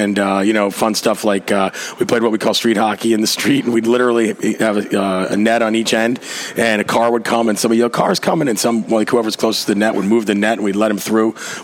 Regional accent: Williamsville, New York, United States; Williamsville, yeah, Amherst. I played hockey

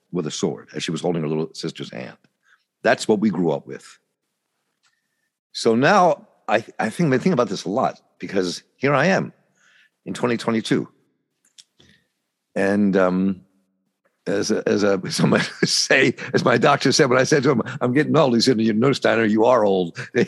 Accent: Baltimore, Maryland, United States; So I grew up in Baltimore, like you all did. In Patterson Park was a neighborhood when I was a little boy

